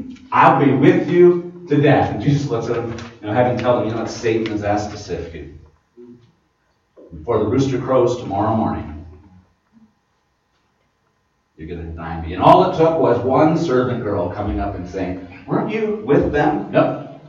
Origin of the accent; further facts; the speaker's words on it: Michigan, United States; I was raised up near Detroit. I know what to do if there's a tornado.